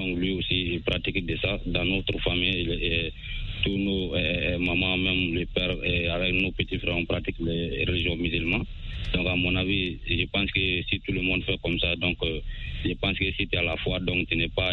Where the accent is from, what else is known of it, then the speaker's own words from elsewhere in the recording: Sounikini, Koulikoro, Mali; Dans mon village natal.